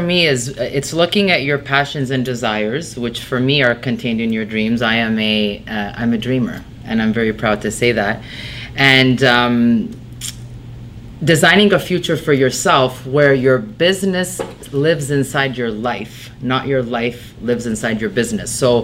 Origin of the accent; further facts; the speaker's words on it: Rome, Lazio, Italy; I was born in Italy. I'm originally from Rome. I was baptized at the Vatican.